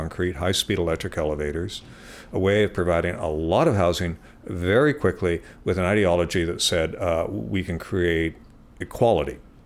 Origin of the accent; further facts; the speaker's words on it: Victoria, British Columbia, Canada; born there; I was born in Victoria in 49